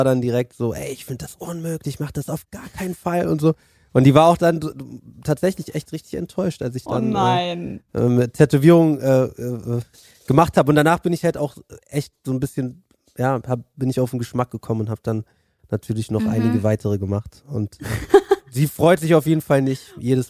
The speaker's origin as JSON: {"language": "German", "region": "Berlin", "country": "Germany", "said": "Ich bin ja Berliner."}